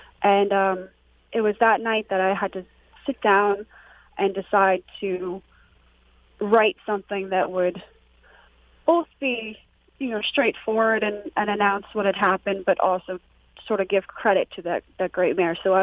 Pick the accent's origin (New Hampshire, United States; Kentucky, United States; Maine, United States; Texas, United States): New Hampshire, United States; I grew up with horses in New Hampshire